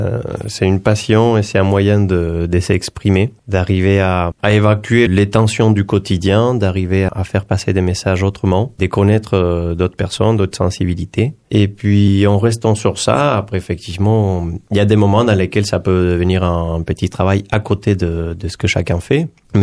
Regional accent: San Sebastián, Basque Country, Spain; moved away as an adult; now in France; Moi, je suis basque espagnol, donc de Saint-Sébastien. Et donc, c'est après que je suis venu travailler en France.

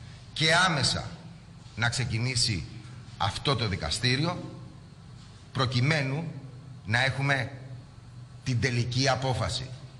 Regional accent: Xanthi, Eastern Macedonia and Thrace, Greece; ο τόπος μου, η Ξάνθη και η περιφέρειά της.

